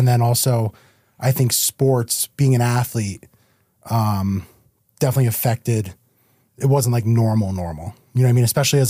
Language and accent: English; Guilford, Connecticut, United States; I did. I grew up in Guilford.